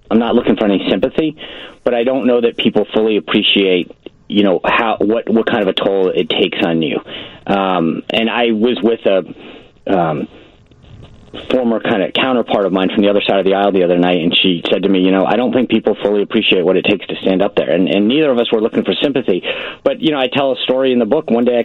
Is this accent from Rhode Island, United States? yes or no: yes; Rhode Island, United States; I grew up in Rhode Island. I was in a non-political family